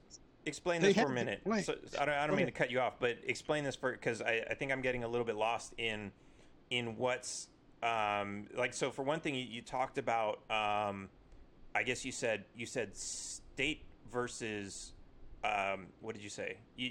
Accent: California, United States; I grew up in California

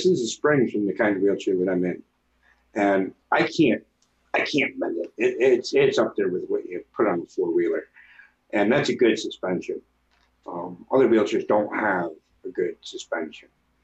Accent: New York, United States; But I'm from New York, and I know what these fingers are for.

